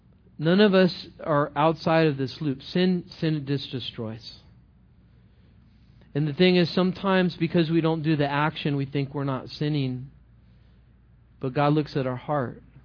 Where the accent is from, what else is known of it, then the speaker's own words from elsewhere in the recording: Los Angeles, California, United States; You know, I grew up in Los Angeles area, and there, you know, I didn't live in South Central LA, but I live like 20 miles east of Los Angeles.